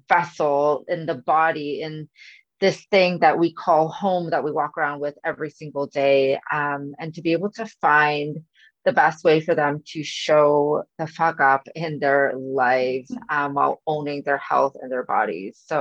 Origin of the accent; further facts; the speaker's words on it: Canada; I'm actually from Canada.